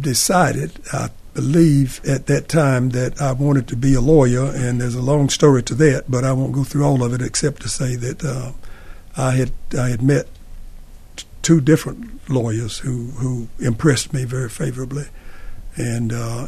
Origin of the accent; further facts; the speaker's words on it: North Carolina, United States; I grew up in Richmond County, North Carolina, in the days of what was known as separate and equal.